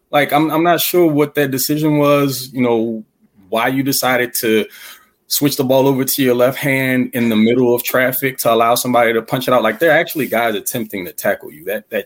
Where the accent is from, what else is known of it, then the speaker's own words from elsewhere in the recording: Louisiana, United States; I'll say about 90% of my family are Saints fans. So I'm from Louisiana.